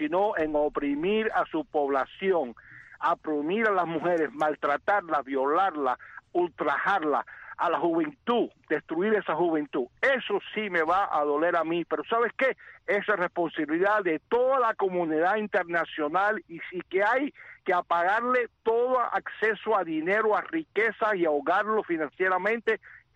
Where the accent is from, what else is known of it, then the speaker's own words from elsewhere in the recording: United States; yo como americano estoy harto de ver a nuestra juventud morir en un país